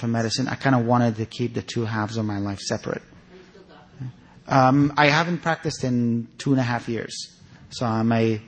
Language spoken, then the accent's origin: English; Afghanistan; now in United States; lived in the States for years, but I live in an Afghan community. I grew up around Afghans in Afghanistan. In the United States, I've lived around Afghans for the better part of 27 years.